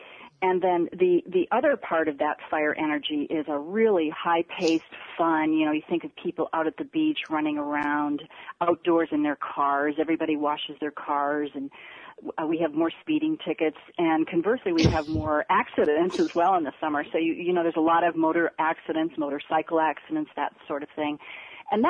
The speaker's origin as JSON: {"language": "English", "region": "Midwest", "country": "United States", "tie": "born or raised there", "said": "I know we used to pick strawberries and when I grew up in the Midwest, and cherry season is coming up. We had a big cherry festival."}